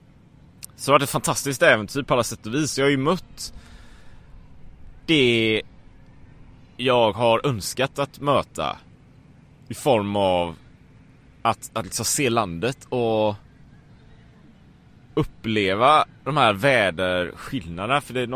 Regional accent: Sweden; det är som en vanlig mellanstor stad hemma i Sverige

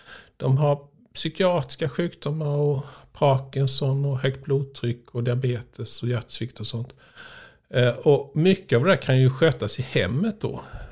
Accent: Växjö, Kronoberg County, Sweden; now in Kalmar, Sweden; Äldre medelåldern. Jag är från Växjö, Småland, från början. Pluggade till läkare i Stockholm.

